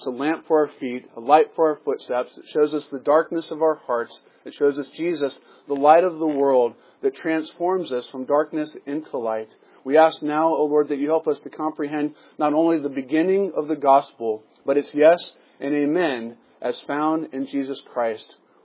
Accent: the South, United States; I am from the South, you know, and in the South, if you preach a sermon and you don't get at least one vocalized amen, it's a rough Sunday.

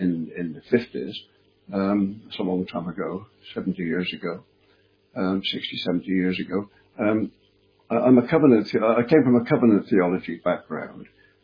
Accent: South West England, United Kingdom; born there; Yes, I'm a Brit. Yeah, I was born in the west of England. It's a very small country compared to the States, of course. Yes, but I'm English.

